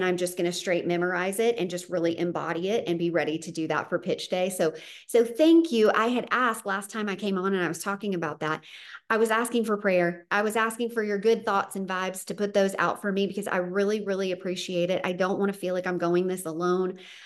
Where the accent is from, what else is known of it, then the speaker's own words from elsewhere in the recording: the South, United States; accent: Southern; now in Southern California, United States; I don't really know how my Southern accent, but living in Southern California now, is translating for them.